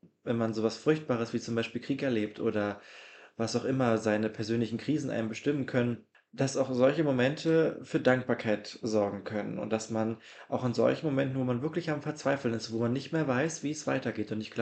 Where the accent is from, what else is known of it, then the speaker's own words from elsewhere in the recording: Jena, Thuringia, Germany; ich komme aus Deutschland oder aus Jena und da haben wir eine Großstadt, da ist Haus an Haus